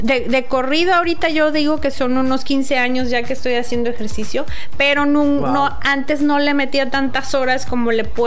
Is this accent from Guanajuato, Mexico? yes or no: no; Tijuana, Baja California, Mexico; No, sí soy de Tijuana, porque hay mucha gente que somos de Tijuana que no nacimos aquí. Ajá. Yo llegué cuando tenía 13 años.